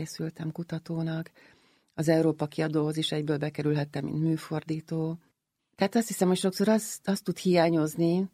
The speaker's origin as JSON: {"language": "Hungarian", "region": "Budapest", "country": "Hungary", "tie": "born or raised there", "said": "Én a Rózsadombon nőttem fel"}